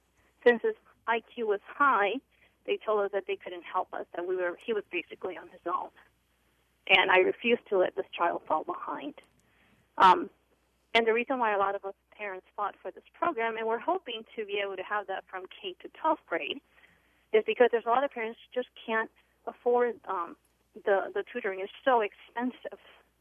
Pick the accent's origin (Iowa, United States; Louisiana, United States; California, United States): Iowa, United States; Ames; Oh, well, my experience is I am from Ames